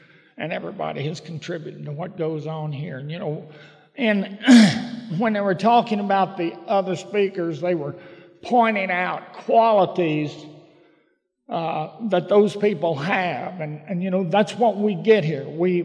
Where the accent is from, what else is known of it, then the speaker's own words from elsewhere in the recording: Dallas, Texas, United States; I was born and raised in Dallas, Texas. I was a tall, skinny kid most of my life.